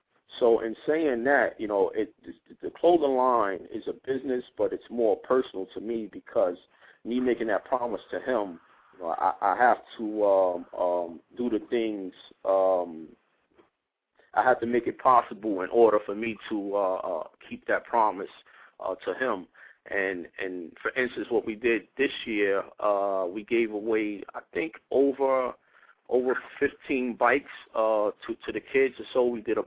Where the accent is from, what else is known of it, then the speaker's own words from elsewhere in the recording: Bronx, New York, United States; also born or lived in Mount Vernon; We did another event in Mount Vernon where I was raised for a period of time in my life. I grew up in the Bronx, 174th Street, Hoe Avenue, and Katona and all that. Shout out to everybody in the BX.